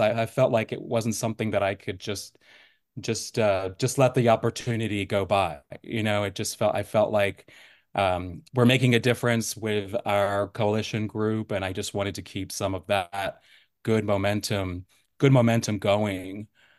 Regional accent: Augusta, Georgia, United States; But my heart has always been with Augusta. I'm from Augusta. I grew up in Augusta. I went to Richmond County Schools.

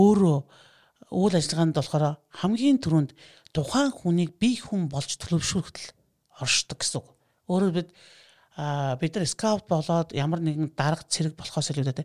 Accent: Mongolia; born there; Тэгээд скауттай тухай үед манай найз Оригээд Дархан Уул аймагт би Дархан Уул аймагт төрсөн.

